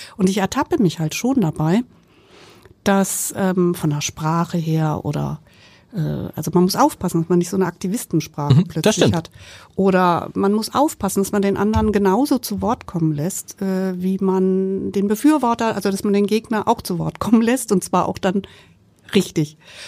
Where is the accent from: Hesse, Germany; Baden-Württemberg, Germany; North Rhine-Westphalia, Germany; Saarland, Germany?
Baden-Württemberg, Germany; Karlsruhe; now in Hamburg, Germany; ich bin ja gar keine Hamburgerin. Ich komme aus Süddeutschland, aus Karlsruhe.